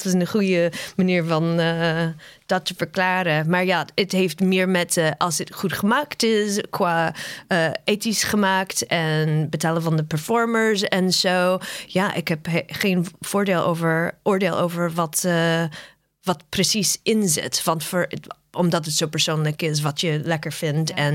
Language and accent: Dutch; California, United States; Ik kom uit Amerika, in Californië.